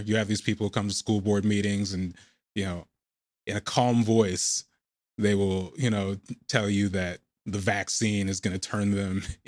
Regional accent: Lake Oswego, Oregon, United States; I grew up in Lake Oswego, Oregon.

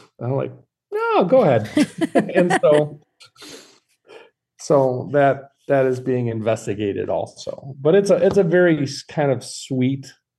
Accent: Midwest, United States; accent: Midwest; There's my Midwest accent coming through.

